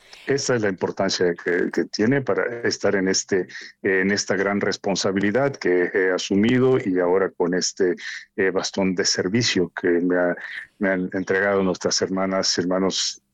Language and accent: Spanish; Mexico; pero como mexicano, primer mexicano indígena que ocupa este cargo en el sistema de Naciones Unidas